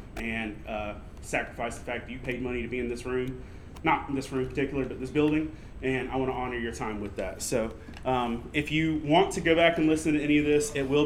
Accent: Lumberton, North Carolina, United States; I am a pastor from Lumberton, North Carolina.

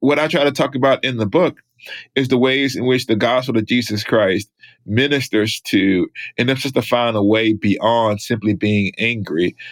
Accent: Alabama, United States; Oh, I'm from Alabama. I don't know what you're talking about.

